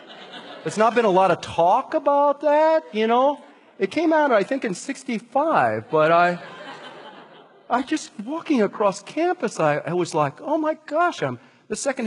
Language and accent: English; New York, United States; So I was raised in New York in a Jewish family, conservative Jewish family.